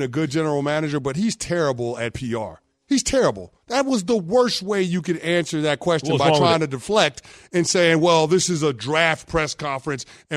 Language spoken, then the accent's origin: English; Bronx, New York, United States; I'm from the Bronx.